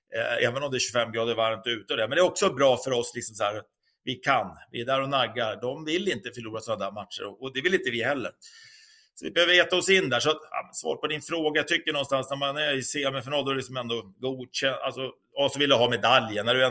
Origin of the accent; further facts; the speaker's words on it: Sweden; Och som svensk, vi behöver ha så mycket bra beteenden, alltså isbeteenden.